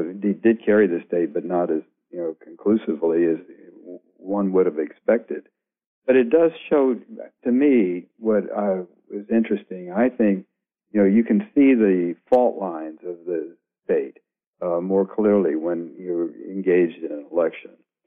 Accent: Texas, United States; Oh, I do, yeah. It's a big part of my identity. But whether I wanted to live the rest of my life in Texas was the question. You know, I can't get away from the cultural heritage that every Texan carries with him.

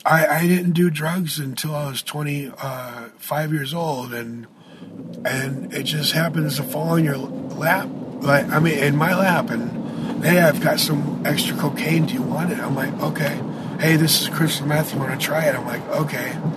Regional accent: Chicago, Illinois, United States; And then I moved here because my family's here and I grew up here in Chicago, and it's not too hard to find here either.

